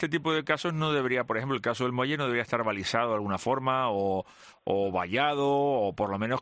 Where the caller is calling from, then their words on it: Fañabé, Canary Islands, Spain; yo soy de Fania y lo que es pérdida de población va a ser que no